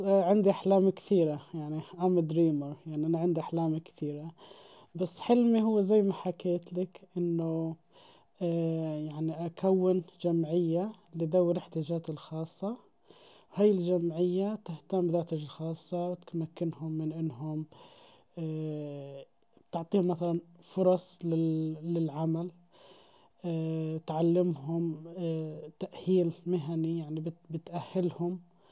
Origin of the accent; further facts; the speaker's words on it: Gaza, Palestine; moved away; أنا يعني عشت معظم حياتي في غزة, يعني تقريبا أنا طلعت من غزة قبل سنتين